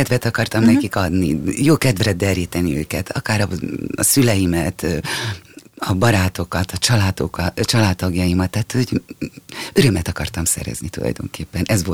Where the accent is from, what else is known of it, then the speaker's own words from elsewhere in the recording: Hajdúböszörmény, Hajdú-Bihar, Hungary; Én vidéken születtem, Hajdúböszörménybe. Tulajdonképpen az a rész, ahol mi laktunk, az egy hát falusi része, mert Hajdúböszörmény város